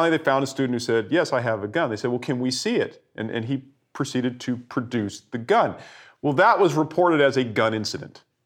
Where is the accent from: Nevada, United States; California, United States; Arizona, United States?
California, United States; San Diego; I would have laughed about that growing up in San Diego. Now that I'm in Texas